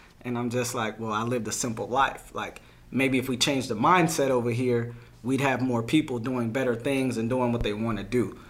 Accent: Temple, Texas, United States; also born or lived in Germany; now in Dallas, United States; Well, I'm originally from Temple, Texas. Graduated there from the high school. Went to the Air Force. Did my time there. Lived in Germany. Did my TED Talks and stuff. And then now I'm back in Dallas.

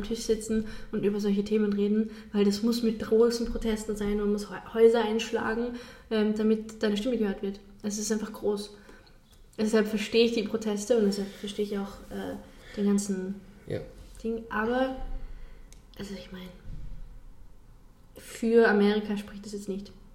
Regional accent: Austria; Aber für mich als Österreicherin, es gab ein paar Bemerkungen wegen Nazis.

